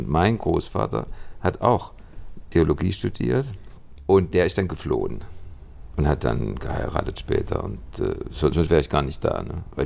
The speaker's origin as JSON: {"language": "German", "region": "Baden-Württemberg", "country": "Germany", "tie": "born or raised there", "also_born_or_lived": "Rastatt", "said": "da, wo ich aufgewachsen bin, in der Provinz, in einem kleinen Dorf am Rhein, als ich in die Schule kam, wurde ich dann versetzt ins Elternhaus nach Rastatt. Oddersdorf ist es."}